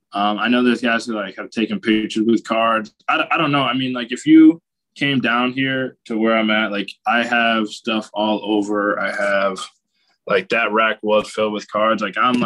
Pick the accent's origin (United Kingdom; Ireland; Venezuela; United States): United States; Connecticut; I grew up in Connecticut. I did my high school. I went to Lawrence Academy. So I did prep school right outside of Boston.